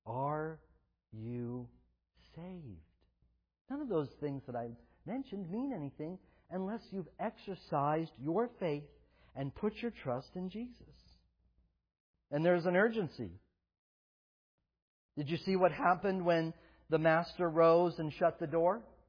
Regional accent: the South, United States; Of course I grew up in the South.

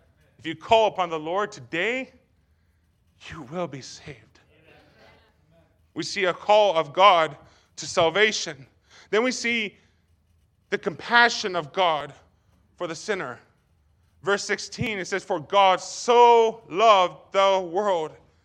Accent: Canada; also born or lived in Russia; Traveling around the world, so I'm from Canada. That's why I have an accent, by the way.

